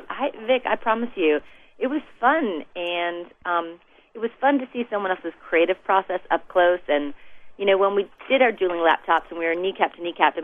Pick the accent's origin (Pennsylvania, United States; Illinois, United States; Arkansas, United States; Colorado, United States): Illinois, United States; Chicago; moved away as an adult; now in Mississippi, United States; I'm originally from Chicago. I had never heard of this flood until I moved to Mississippi when I was 30.